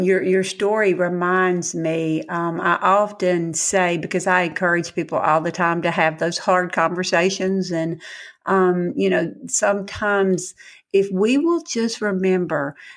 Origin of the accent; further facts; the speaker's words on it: Southern United States, United States; accent: Southern; It's my accent, for better or worse.